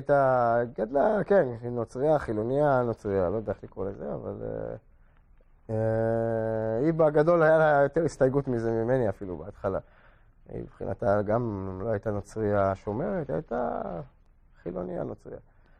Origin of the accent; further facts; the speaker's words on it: Rehovot, Central District, Israel; רחובות. הורים היו, אבא היה מסורתי. נפטר כשאני הייתי יחסית צעיר, בגיל 18. ואני אף פעם לא היה לי חיבור לדת.